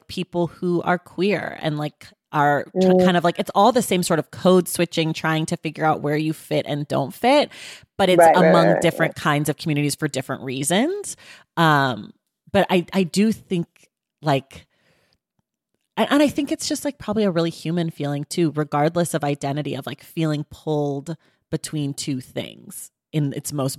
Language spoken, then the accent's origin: English; United States; It's different because like I'm black American. So my black family has been here longer than my white family